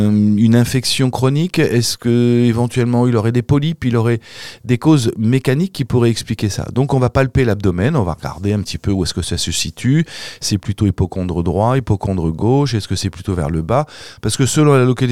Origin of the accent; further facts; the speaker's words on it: Normandy, France; accent: Norman; comme il disait chez moi en Normandie quand j'étais là-bas ?